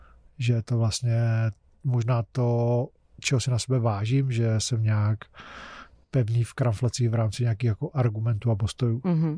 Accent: South Moravian Region, Czechia; já jsem z Jižní Moravy, takže tam leje kde kdo

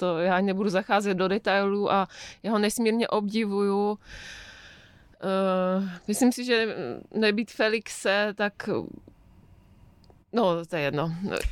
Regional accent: České Budějovice, South Bohemian Region, Czechia; born there; Byť jsem tedy rodačka z Českých Budějovic, tak se přiznám, že to město nevnímám jako svůj domov a ani jsem to tak asi od dětství necítila. Mým domovem je jedna malinká vesnička, kde žije asi 10 obyvatel a je to přesně na rozhraní Třeboňska

